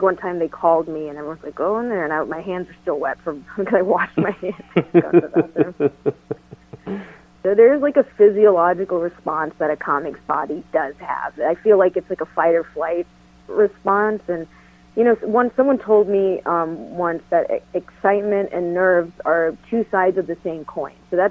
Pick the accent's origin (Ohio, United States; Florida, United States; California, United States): Florida, United States; Fort Myers; Florida. I was born and raised in Florida.